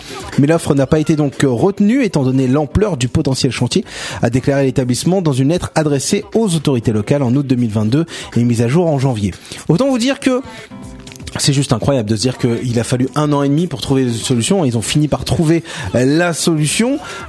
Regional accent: Lyon, Auvergne-Rhône-Alpes, France; Je suis né et j'ai grandi à Lyon. Jusqu'à l'adolescence, j'allais à la messe avec mes parents

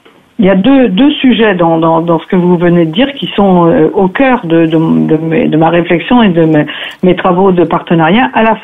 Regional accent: Conflans-Sainte-Honorine, Île-de-France, France; born there; je suis née à Conflans-Sainte-Honorine, mais oui. j'habite à Iragny depuis que je suis adulte

